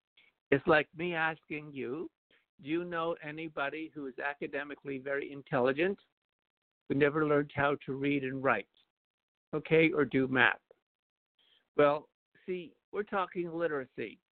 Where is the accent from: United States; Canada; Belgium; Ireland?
Canada; Now, I just have to tell you that because I'm a Canadian, eh?